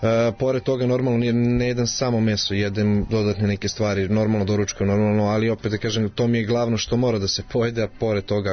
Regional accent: Belgrade, Serbia; Tako je, sa Zvezdare smo najveći.

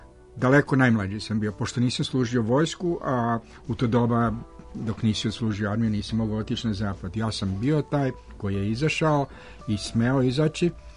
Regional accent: Slavonia, Croatia; jer ja dolazim iz Slavonije gdje je bila rijeka Sava, najveća rijeka, tu nije bila ni toliko široka kao što je u Beogradu

